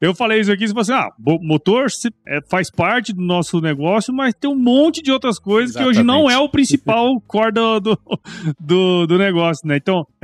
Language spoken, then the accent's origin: Portuguese; Mato Grosso, Brazil; eu venho de Mato Grosso, né? Como eu comentei. Lá são grandes áreas, né?